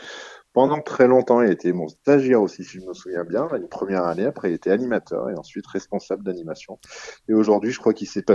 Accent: Grenoble, Auvergne-Rhône-Alpes, France; je suis natif de Grenoble.

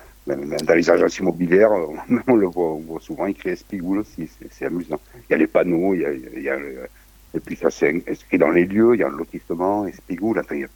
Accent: Provence-Alpes-Côte d'Azur, France; C'était une comédie qui racontait une année de la vie d'un village provençal, un village un peu moitié imaginaire et moitié réel, puisque je filmais les vrais gens de mon village.

